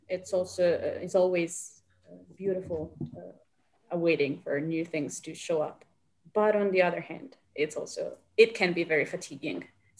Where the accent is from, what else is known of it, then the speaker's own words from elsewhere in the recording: Catania, Sicily, Italy; As I said, I come from Sicily, and growing up in Sicily is very easy that you are exposed to classical heritage. Like in Catania, my hometown